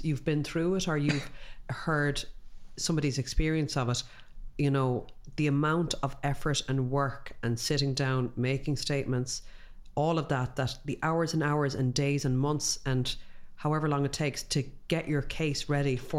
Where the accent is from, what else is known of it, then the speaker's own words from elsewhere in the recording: Ireland; And I think as Irish people, there is, I know this is something I've had discussions with people about, the frustration about the legal system here